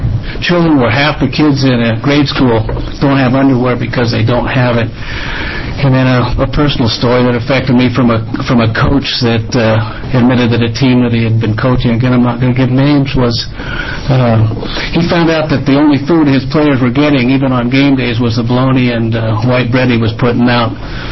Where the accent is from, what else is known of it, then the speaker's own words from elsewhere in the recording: St. Paul, Oregon, United States; also born or lived in Woodburn; Prior, I grew up in St. Paul, Woodburn, school in Mount Angel